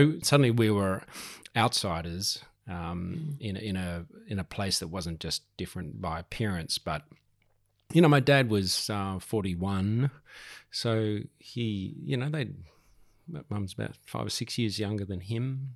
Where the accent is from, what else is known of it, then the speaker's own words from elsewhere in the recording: Dublin, Leinster, Ireland; born there; Well, I was born in Dublin in Ireland.